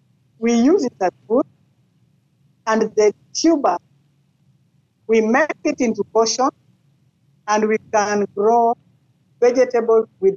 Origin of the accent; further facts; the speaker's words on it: Kenya; from Kenya